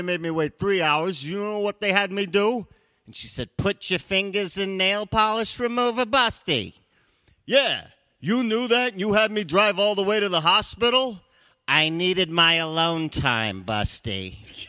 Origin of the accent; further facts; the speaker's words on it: Las Vegas, Nevada, United States; So, where are you from? And I go, Las Vegas.